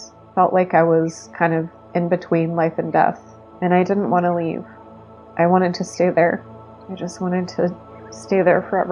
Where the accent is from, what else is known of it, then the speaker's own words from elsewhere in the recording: Los Angeles, California, United States; born there; I was born in Los Angeles in 1982.